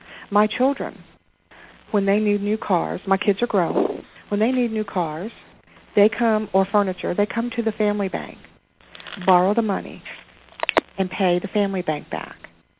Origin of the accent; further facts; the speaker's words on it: Arkansas, United States; I think I told you guys that I was from Arkansas. Now, Arkansas is the home of Walmart.